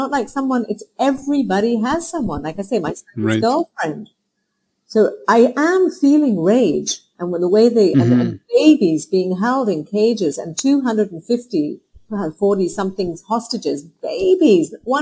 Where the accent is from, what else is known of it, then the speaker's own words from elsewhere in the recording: Hong Kong; I grew up in Hong Kong. I grew up, I was Jewish, I prayed to Jesus. I grew up with Indians and Dutch and American.